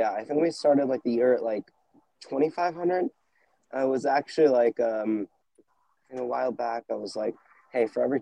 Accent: New Jersey, United States; And I'm like, he's born in my hometown. No way. And it's like, it's just like this one thing. And I'm like, wow, he's born in Jersey.

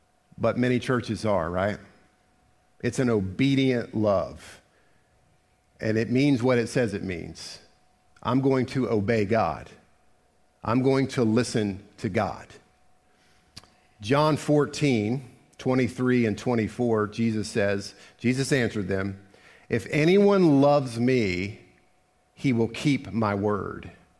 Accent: Virginia, United States; Now, the correct pronunciation is Demas, but I'm a hillbilly from Virginia, so Demas.

